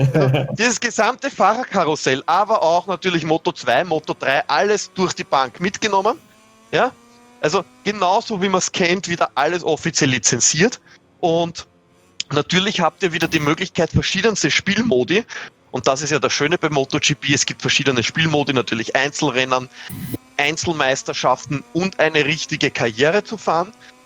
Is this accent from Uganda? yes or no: no; Austria; Ich sage jetzt nur als Beispiel als Österreicher natürlich